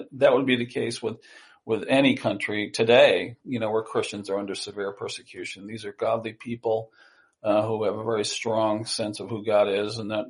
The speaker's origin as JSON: {"language": "English", "region": "Connecticut", "country": "United States", "tie": "born or raised there", "moved": "as an adult", "said": "Personally, I grew up in Connecticut. And I went to California when I was 19 years old."}